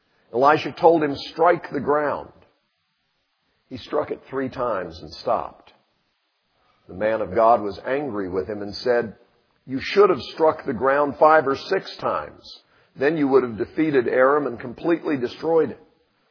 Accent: Illinois, United States; born there; I was born right outside Chicago, so I can say that.

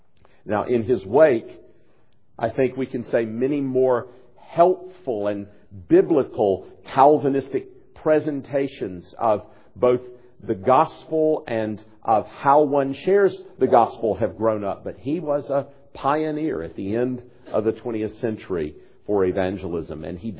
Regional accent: the South, United States; born there; After all, I was born in the South.

